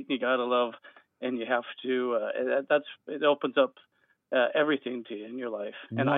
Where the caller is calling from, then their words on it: Seattle, Washington, United States; Hey, Jesse, I'm from Seattle. It'll be a real boring call.